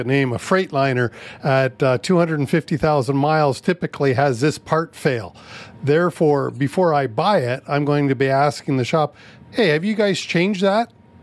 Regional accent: Canada; I'm a proud Canadian, Shiva.

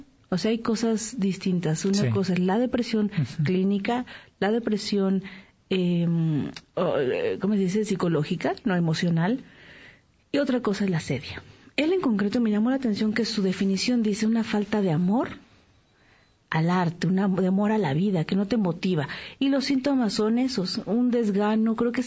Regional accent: Romania; Yo soy rumana.

